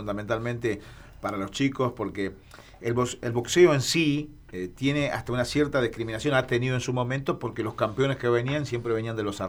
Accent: Santa Fe, Argentina; como santafesino

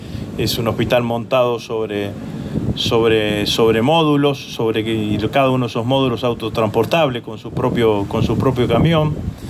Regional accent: Santa Fe, Argentina; como santafesino, contento de poder colaborar, de estar aquí en mi provincia, en nuestra provincia

